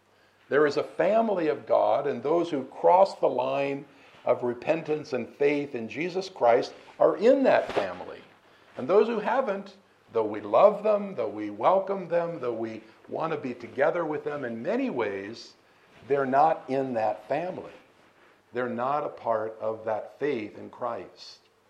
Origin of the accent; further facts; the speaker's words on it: United States; Think about that as I'm an American, the majority of the states in the United States now allow gay marriage.